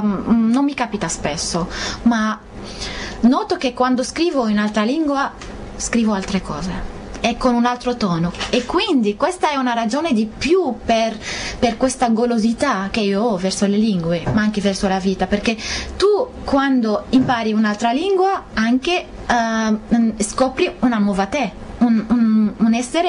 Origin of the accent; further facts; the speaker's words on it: Lebanon; Italian is a second language; avendo vissuto nel Libano e cresciuto nel Libano, la guerra ha cominciato, io avevo